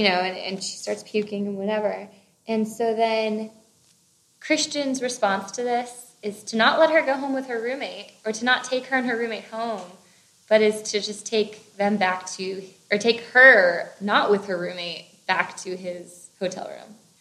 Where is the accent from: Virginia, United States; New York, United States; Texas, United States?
Virginia, United States; I mean, I'm from the East Coast, too.